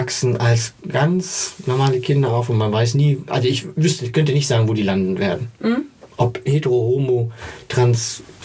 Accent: eastern Germany, Germany; Ich komme aus dem Osten, da ist das so das Übliche.

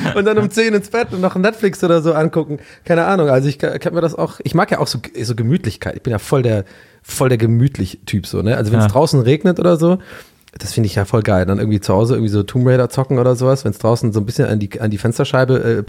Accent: Cologne, North Rhine-Westphalia, Germany; accent: Kölner Akzent; So geil, mittlerweile mein Kölsch. Oder mein Kölner Akzent.

